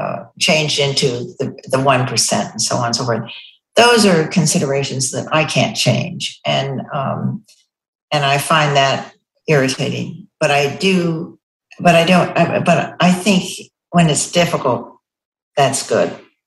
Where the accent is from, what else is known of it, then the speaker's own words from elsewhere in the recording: New York, United States; I was born in New York. I grew up in Westchester, if that's called New York.